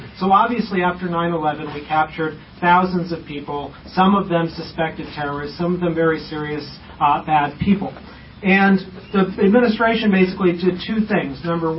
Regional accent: Chicago, Illinois, United States; I grew up in Chicago, and so it's a wonderful thing to be back.

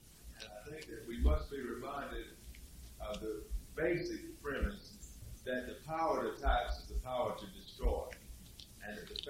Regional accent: North Carolina, United States; I'm a judge from North Carolina, and I'm unfamiliar with that case

